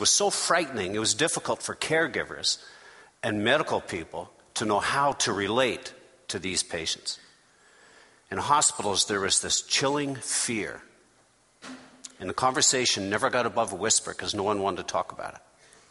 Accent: British Columbia, Canada; I am a Canadian. I come from the bottom of the Alaska Highway.

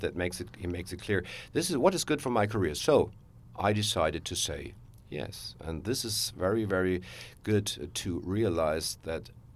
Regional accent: Berlin, Germany; And I said, yes, I'm from West Berlin.

